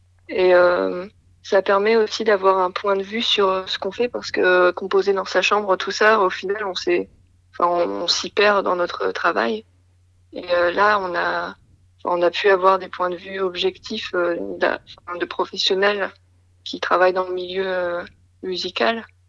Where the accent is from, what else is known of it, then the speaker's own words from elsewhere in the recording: Lille, Hauts-de-France, France; Je suis originaire de Lille.